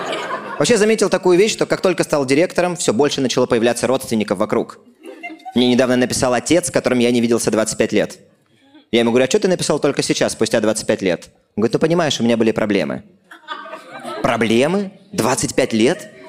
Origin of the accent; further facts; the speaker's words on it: Vladivostok, Primorsky Krai, Russia; мне 35, я из Владивостока.